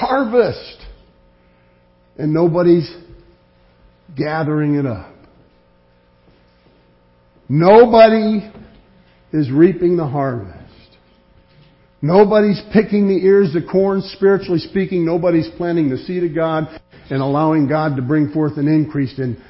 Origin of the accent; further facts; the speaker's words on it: California, United States; When I was a young man growing up in California, we'd walk back and forth and there were just gigantic fields full of strawberries.